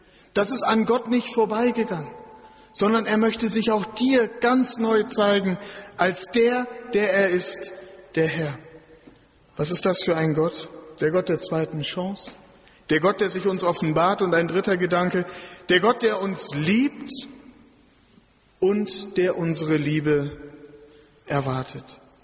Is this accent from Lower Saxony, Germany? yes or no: yes; Lower Saxony, Germany; Ich habe Ihnen gesagt bei der Vorstellung, ich bin Ostfriese.